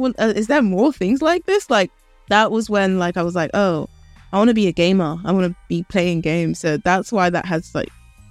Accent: London, United Kingdom; No, I grew up here in London. I've grown up a few places, actually. Lived in Canada for a bit, Philadelphia in America, and in Ghana, all for like not more than 8 months at a time

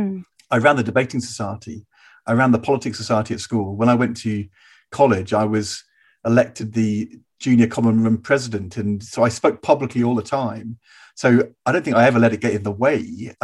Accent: East of England, United Kingdom; we came from Norfolk, where we were in a very small village school, and where there were three full pages of the phone book in Norwich with our surname

